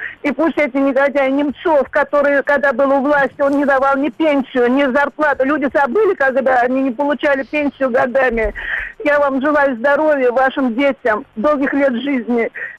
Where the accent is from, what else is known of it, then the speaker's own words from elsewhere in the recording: Moscow, Russia; born there; Я пенсионерка. … Я родилась в Москве. Мне месяца не было, когда война началась.